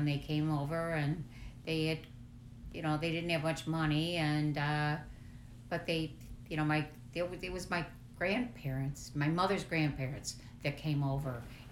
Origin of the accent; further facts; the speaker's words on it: Irondequoit, New York, United States; I always lived in Rochester. I grew up in Irondequoit. I went to St. James School, K-8, and then I went to Mercy, and a little time in Nazareth College